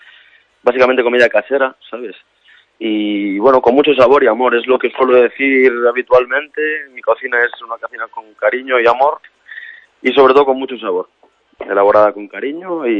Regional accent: O Grove, Galicia, Spain; la Ría de Arousa, soy del Grove, es parte de mi vida.

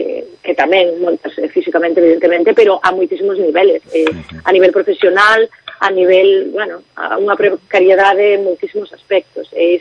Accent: Ribeira, Galicia, Spain; eu hai moitísimos anos que non vivo en Ribeira, pero estou super ligada a miña xente e ao meu pueblo, porque son máis de Ribeira que...

